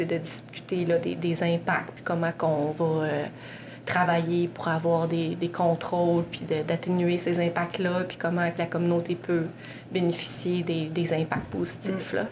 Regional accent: Quebec City, Quebec, Canada; Moi, je suis native de la ville de Québec.

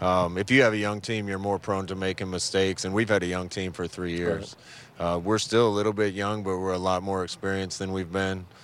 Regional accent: Nebraska, United States; growing up around Nebraska football and being around it, there was nothing better than Nebraska-Oklahoma.

